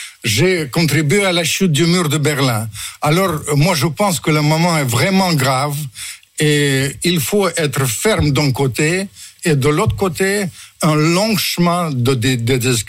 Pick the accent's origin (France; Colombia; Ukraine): Ukraine; Vous savez, la solidarité, je suis le premier parce que je suis ukrainien.